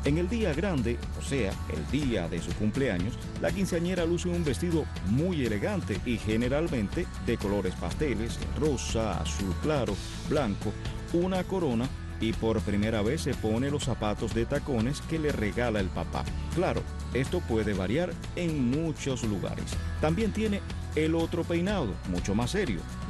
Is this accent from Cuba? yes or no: yes; Cuba; Eso somos los cubanos, somos los cubanos así.